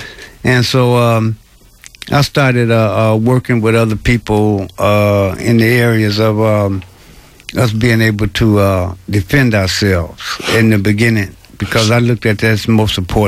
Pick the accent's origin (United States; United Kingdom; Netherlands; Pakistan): United States; Detroit, Michigan; moved away; Although we came from Detroit, it was like how people come from the South.